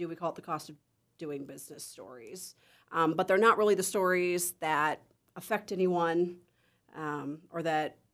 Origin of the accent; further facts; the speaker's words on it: Illinois, United States; I'm from Illinois originally, so I went to the U of I and...